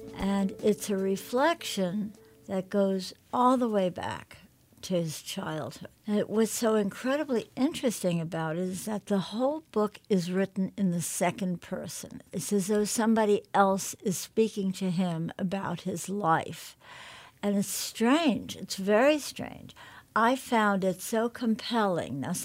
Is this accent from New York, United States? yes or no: yes; New York, United States; And I remembered them because I grew up in New York.